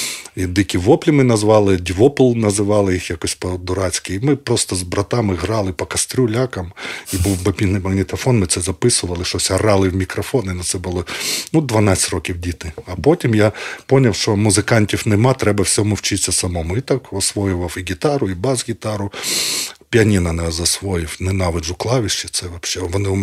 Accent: Rivne, Rivne Oblast, Ukraine; Я в Львів приїхав, ну, теж ж були, типу, ми з Рівного

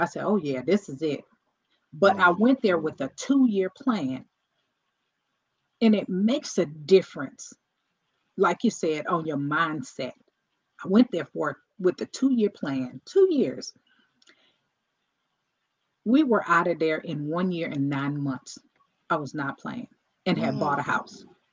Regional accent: Cleveland, Ohio, United States; I'm from Cleveland, Ohio. I don't live in Cleveland now, but I'm from Cleveland, Ohio.

